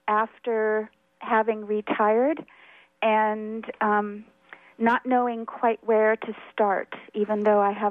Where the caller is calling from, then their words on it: California, United States; Hi, I'm calling from the East Bay